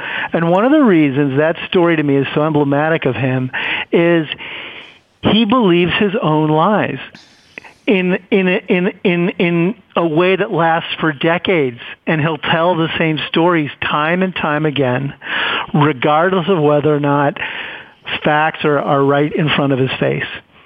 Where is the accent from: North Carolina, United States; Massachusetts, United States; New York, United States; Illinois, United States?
Illinois, United States; Chicago; I grew up in Chicago.